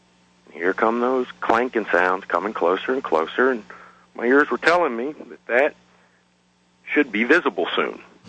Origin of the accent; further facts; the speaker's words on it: New York, United States; I'm not scared of much, especially growing up in New York, all kinds of surprises.